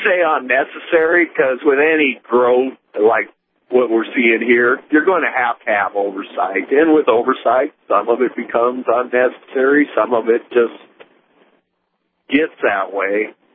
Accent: Mayville, North Dakota, United States; Born and raised in Mayville, North Dakota. Started out in Williston in the late 70s, and have drilled all over the country.

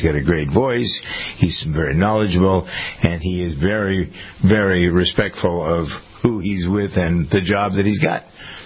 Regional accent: Boston, Massachusetts, United States; Now, see, I grew up in Boston

